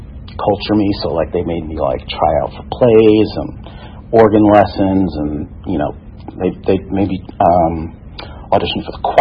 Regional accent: New Jersey, United States; Passed me into fourth grade, between, you know, in where I grew up in New Jersey.

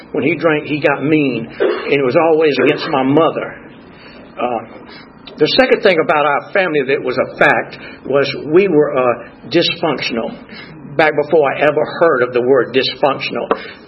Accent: Lanett, Alabama, United States; born there; I was born in Lynette, Alabama, small mill town.

